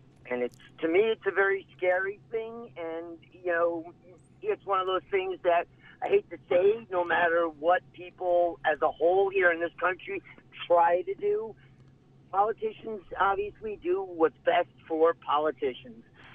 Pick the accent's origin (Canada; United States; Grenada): United States; Connecticut; When I grew up, I'm 57 years old. When I grew up in Connecticut, it was illegal to have a radar detector in your car.